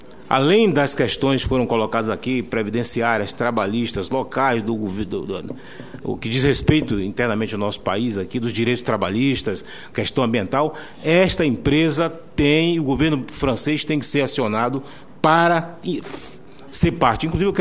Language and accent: Portuguese; Maragogipe, Bahia, Brazil; Eu, que sou daquela região, sou lá de Maragogipe